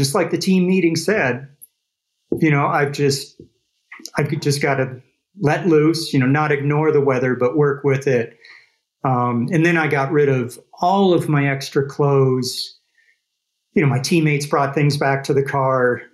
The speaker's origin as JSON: {"language": "English", "region": "North Dakota", "country": "United States", "tie": "born or raised there", "said": "And growing up in North Dakota, math wasn't my forte because everything's dead flat."}